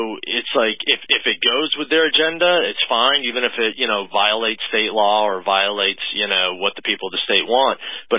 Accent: Vermont, United States; now in South Carolina, United States; I'm originally from Vermont, which you know.

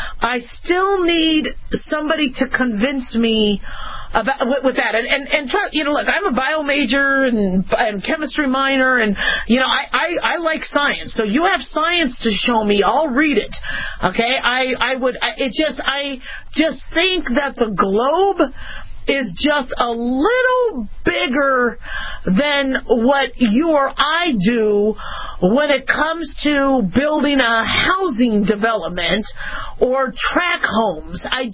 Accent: California, United States; since I'm from California, I love, you know, being near California.

